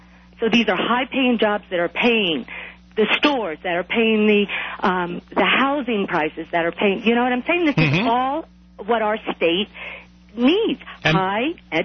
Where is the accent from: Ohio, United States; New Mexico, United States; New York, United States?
New York, United States; I am from New York, so I know what that man was talking about.